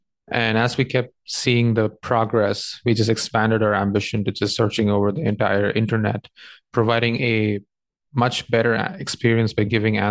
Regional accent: India; I grew up in India from a pretty humble background

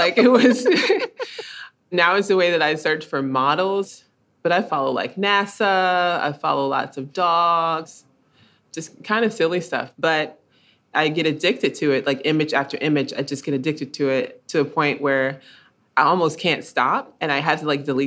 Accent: Columbus, Georgia, United States; growing up in Columbus, Georgia, with my father being one of the first Black dentists in the city, and it being a small city, like, everybody kind of knew who you were.

